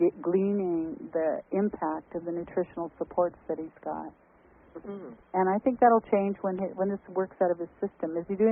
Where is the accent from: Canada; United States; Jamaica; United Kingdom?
Canada; And if you're in Canada, my home country, 888-810-8322.